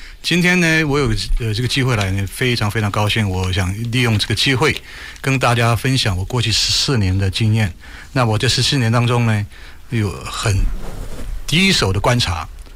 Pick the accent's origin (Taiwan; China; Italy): Taiwan; 我从台湾来。